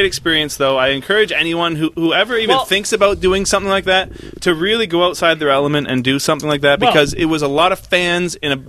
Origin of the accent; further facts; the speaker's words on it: Hamilton, Ontario, Canada; Anyway, I said, I'm from Hamilton outside Toronto.